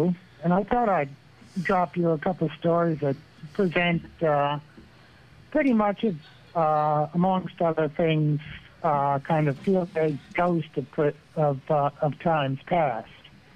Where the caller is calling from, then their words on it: New York, United States; I'm calling in from the bottom of New York State.